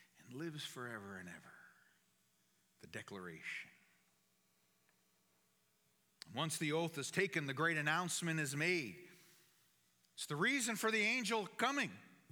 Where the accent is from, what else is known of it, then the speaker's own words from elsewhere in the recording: New England, United States; And when I came from New England and experienced a thunderstorm and a lightning storm, tropical like here, I'd never seen anything like that up north.